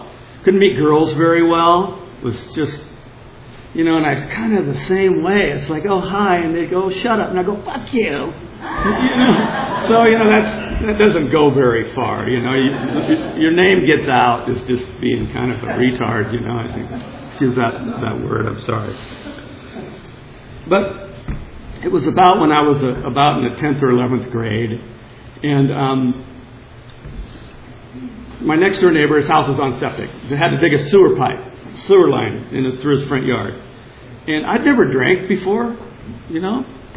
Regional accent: Holtville, California, United States; born there; I was born in California. I was born in Hauteville, California, which is in the Imperial Valley. It's the other valley.

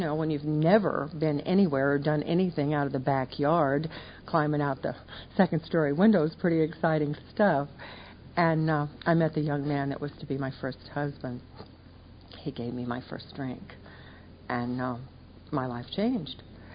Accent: West Coast, United States; I was raised out on the West Coast.

